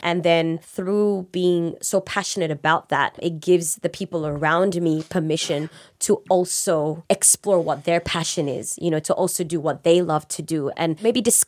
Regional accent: Malaysia; as a child growing up in Malaysia, as a mixed child to be exact.

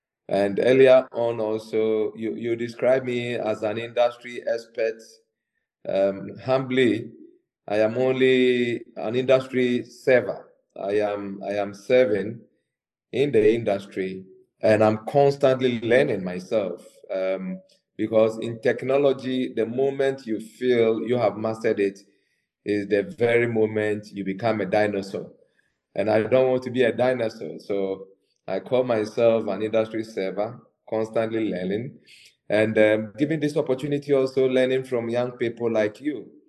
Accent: Ghana; Myself as a person, born and bred in Ghana, and in the past, I used to work for Unilever as an FMCG person myself for 13, 14 years.

